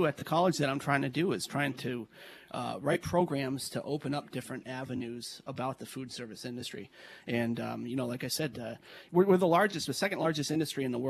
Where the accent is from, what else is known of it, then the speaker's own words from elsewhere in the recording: Massachusetts, United States; When I grew up in Western Western Mass, we had a vocational school.